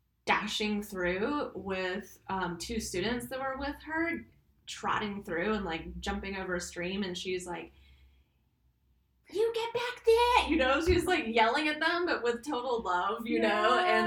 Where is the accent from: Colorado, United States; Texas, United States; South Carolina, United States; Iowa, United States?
South Carolina, United States; Well, I grew up in South Carolina, and I was very blessed to live walking distance from a barn and equestrian stables.